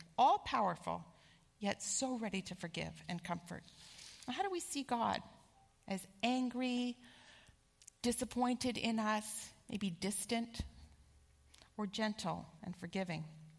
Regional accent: Pennsylvania, United States; I'm from Pennsylvania, in case you're new.

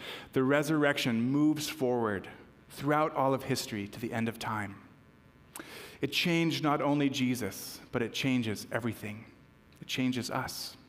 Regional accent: New Mexico, United States; I grew up in New Mexico, so on the border with Mexico in the States.

